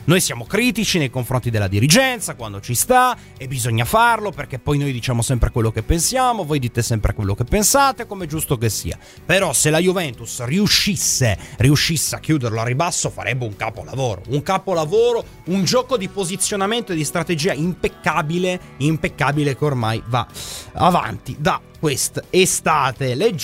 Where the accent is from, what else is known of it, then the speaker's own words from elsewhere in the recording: Milan, Lombardy, Italy; Sì, sono milanese.